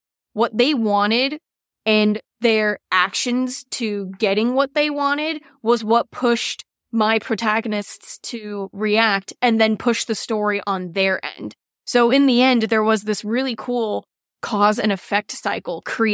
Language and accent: English; Cleveland, Ohio, United States; I'm from Cleveland, Ohio